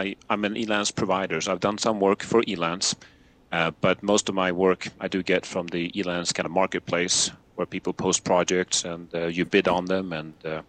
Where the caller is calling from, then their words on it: Evergreen, Colorado, United States; I'm in Evergreen, Colorado, up in the Rocky Mountains.